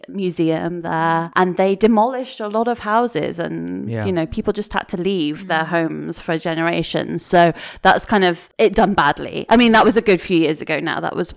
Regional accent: Bournemouth, South West England, United Kingdom; if you were walking down the same street in my hometown in Bournemouth

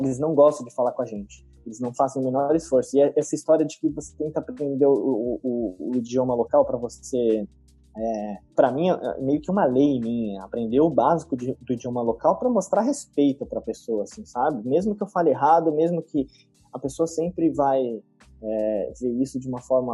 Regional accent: São Paulo, Brazil; Eu sou de São Paulo

